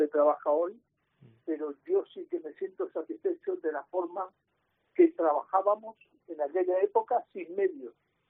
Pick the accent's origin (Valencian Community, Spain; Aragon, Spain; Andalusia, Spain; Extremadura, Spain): Extremadura, Spain; Badajoz; soy pacense y soy del Club Deportivo Badajoz.